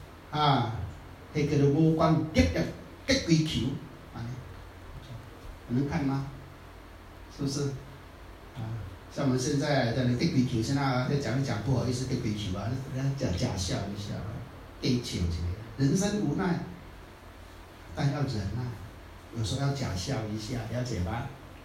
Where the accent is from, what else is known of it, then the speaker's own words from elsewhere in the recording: Taiwan; 以前我们台湾人、啊、在做那个学士们、啊、他们都这样训练的。